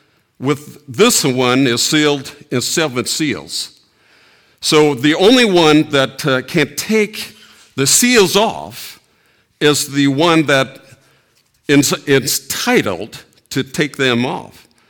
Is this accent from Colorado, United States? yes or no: yes; Colorado, United States; But before that, I spent my life growing up in Colorado in the church.